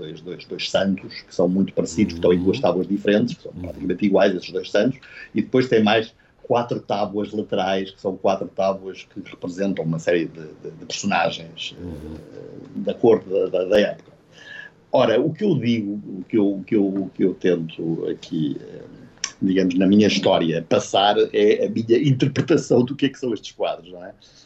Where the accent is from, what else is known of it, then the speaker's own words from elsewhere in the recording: Beira, Portugal; hoje se calhar já é um termo que não será tão comum como era na minha juventude na Beira